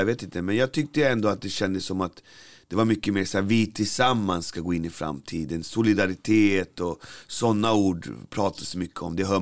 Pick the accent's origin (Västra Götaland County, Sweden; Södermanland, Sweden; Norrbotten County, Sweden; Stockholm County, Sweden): Stockholm County, Sweden; Jag är glad att jag växte upp på Albyberget där jag kom ifrån.